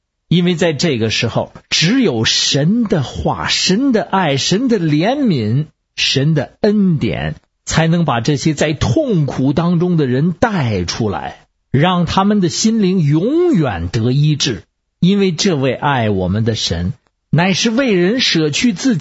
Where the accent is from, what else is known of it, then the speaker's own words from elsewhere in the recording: Beijing, China; 我是北京的…。